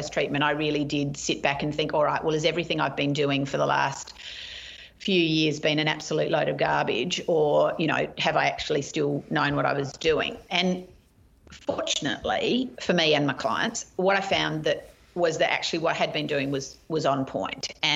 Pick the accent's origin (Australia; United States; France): Australia; Adelaide, South Australia; also born or lived in Melbourne / Sydney; Yes, born and raised in Adelaide. Lived in Adelaide until I was 21, and then spent some time living in Melbourne and Sydney, and then came back to Adelaide just before Mum died when I was about 29, 30.